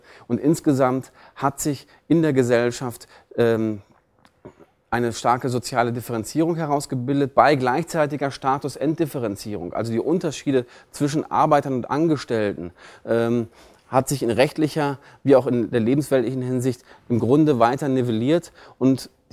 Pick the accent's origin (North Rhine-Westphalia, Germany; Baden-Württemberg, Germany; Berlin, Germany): North Rhine-Westphalia, Germany; Ich bin in der Nähe von Bochum aufgewachsen und habe mal in Trier gearbeitet.